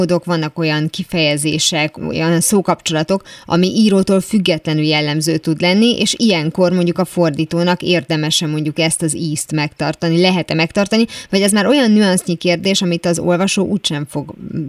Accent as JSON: {"language": "Hungarian", "country": "Hungary", "said": "ezt mi pont azért, mert magyarok vagyunk, ezért nem tudjuk megítélni, nem leszünk objektívek, mert belülről nézzük a dolgot."}